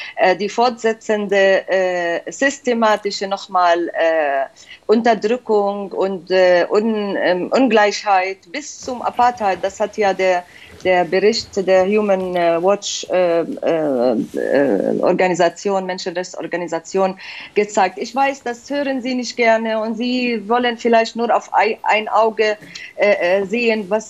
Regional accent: Palestine; German is a second language; Das ist, was wir fordern als Palästinenser

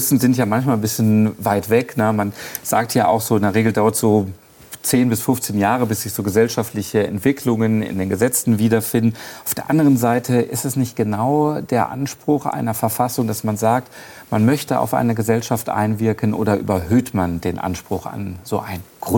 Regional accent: Essen, North Rhine-Westphalia, Germany; auch in meiner Heimatstadt Essen beispielsweise.

